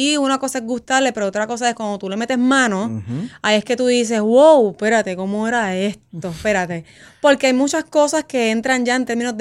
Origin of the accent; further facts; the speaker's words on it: Puerto Rico; Yo me crié en Barrio Obrero, para que te tengas una idea. O sea, yo vengo de abajo, literal.